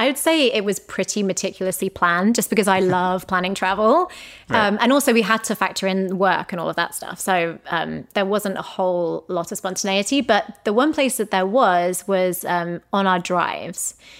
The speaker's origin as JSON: {"language": "English", "region": "England", "country": "United Kingdom", "said": "we are English people with a corgi"}